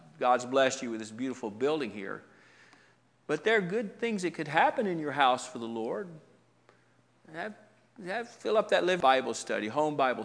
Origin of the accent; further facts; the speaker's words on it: Westfield, New Jersey, United States; born there; I was born in New Jersey, and Dad tells me this story about the time when I was born. There was a family in the congregation there in Westfield, New Jersey.